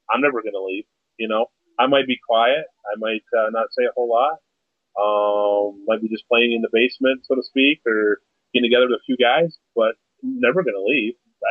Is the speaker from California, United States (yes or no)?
no; Saginaw, Michigan, United States; I'm from Saginaw, and I'm going back to Saginaw tomorrow.